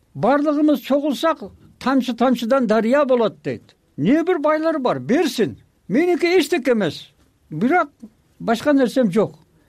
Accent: Ghulja, Xinjiang, China; now in Kyrgyzstan; Кытайдан келгем, 56-жылы. Бизди талкалап, бүт нерсени тартып алды, анан колго алып нетебиз дегенде биз качтык буякка. Кулжа деген шаарда.

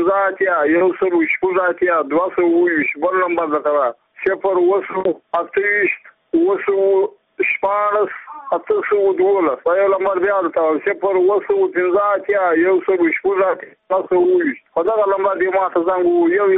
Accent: Badghis, Afghanistan; زه په خپله د بادغیس ولایت یم د مقر د ولسوالۍ یم او د اندړو د کلي یم.

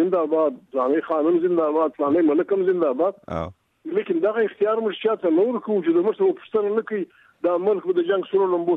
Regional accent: Afghanistan; دا موږ خو افغانان دغه خلک دي

